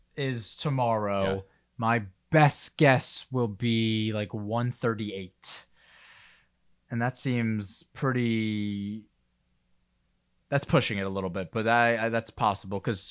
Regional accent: New York, United States; obviously I'm a New Yorker, so it's a different perspective

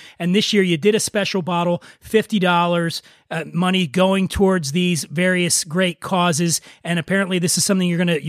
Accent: Philadelphia, Pennsylvania, United States; I hail from Philadelphia

